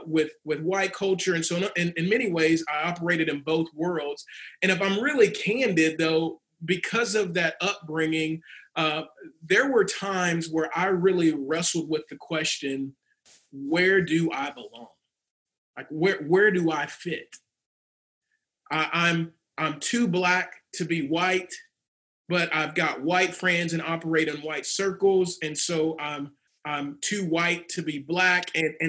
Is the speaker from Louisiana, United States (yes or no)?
yes; Shreveport, Louisiana, United States; also born or lived in West Covina, California; I was born in West Covina, California, and I grew up in Shreveport, Louisiana.